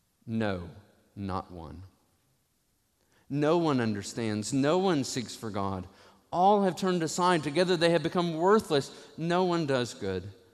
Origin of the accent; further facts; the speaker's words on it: Witt, Tennessee, United States; I was in East Tennessee in a small church that's still there, Witt Baptist Church, in my hometown community of Witt.